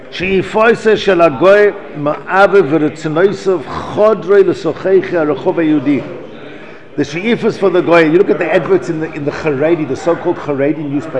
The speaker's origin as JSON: {"language": "English", "country": "South Africa", "tie": "born or raised there", "said": "I remember growing up in South Africa, that was everyone's dream, was to live in America."}